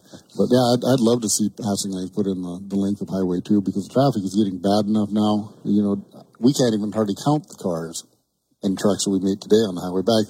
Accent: Hinsdale, Montana, United States; And you started right at my hometown of Hinsdale. We rely on the Milk River for water there

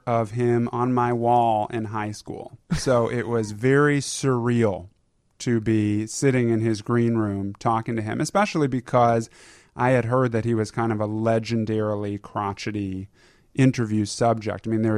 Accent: Louisville, Kentucky, United States; because we're both from Louisville and I was there for Passover, L'Chaim

